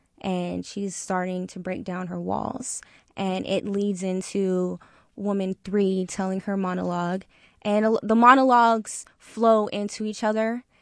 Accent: Sacramento, California, United States; doing it here in Sacramento, being that this is my hometown and my whole family is coming out.

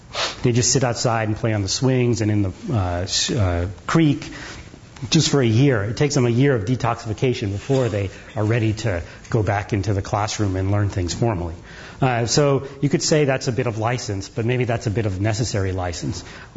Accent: New Jersey, United States; also born or lived in England; I was born in England and we lived there for a few years, and then we moved to New Jersey.

